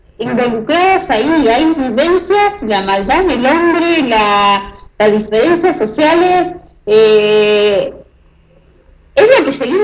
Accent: Corrientes, Argentina; born there; Corrientes, a donde yo nací. Es una de las provincias, digamos, tropicales, con mucho calor

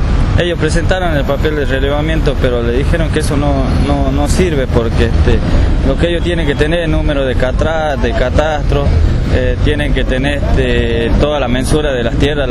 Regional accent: Tartagal, Salta, Argentina; yo vengo de Tartagal, provincia de Salta, departamento de San Martín. Soy de ruta 86 a 3 kilómetros.

